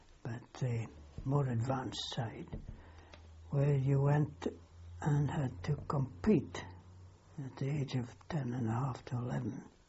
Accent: Findon, South East England, United Kingdom; born there; Yes, I was born in Findon on the 28th of October 1922.

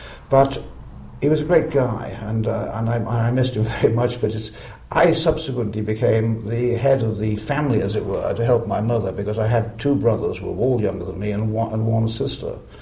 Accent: Liverpool, North West England, United Kingdom; I was born in Liverpool. Liverpool, and this was in the Sefton Park area of Liverpool.

